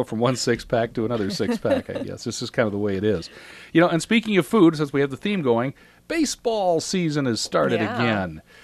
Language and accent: English; Dubuque, Iowa, United States; my memories when I was a kid growing up in Dubuque